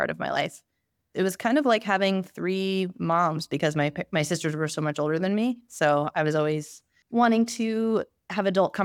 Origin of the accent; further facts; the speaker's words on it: New Jersey, United States; I grew up in New Jersey. I'm the youngest of three daughters, and I had a really loving family.